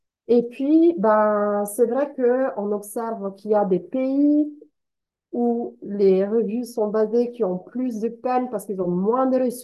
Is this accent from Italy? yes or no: yes; Italy; Moi, je suis italienne